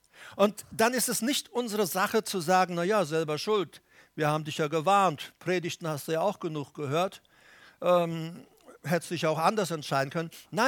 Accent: Paraguay; Ich erinnere mich als Teenager in Paraguay. Da bin ich ja nun mal geboren, wie manche wissen.

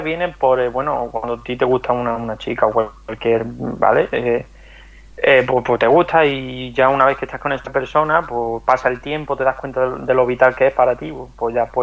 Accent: Andalusia, Spain; el flamenco en general. Eso es maravilla en nuestra tierra.

